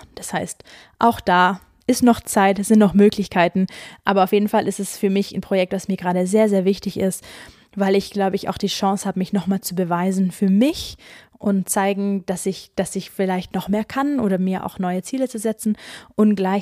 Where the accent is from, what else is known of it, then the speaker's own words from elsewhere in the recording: Baden-Württemberg, Germany; Ich bin dann ja fast bei mir wieder zu Hause, denn ich komme ja aus Baden-Württemberg. Mannheim ist direkt um die Ecke